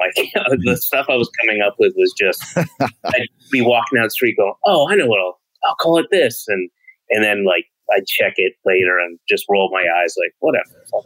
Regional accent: Georgia, United States; I grew up in Georgia, but yeah, we had SCTV was on.

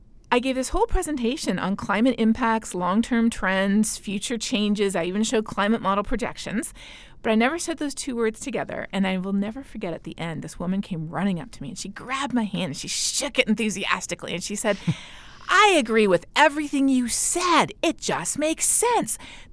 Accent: Canada; My home country of Canada

